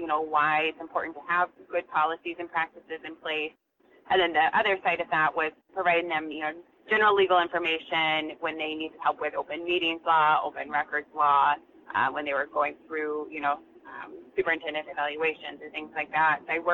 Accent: Waukee, Iowa, United States; I grew up in Waukee, you know, have a strong passion for the community

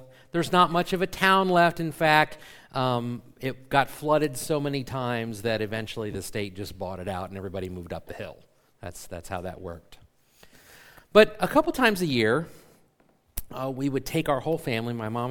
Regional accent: Columbus, Ohio, United States; I grew up in Columbus, or right outside of Columbus.

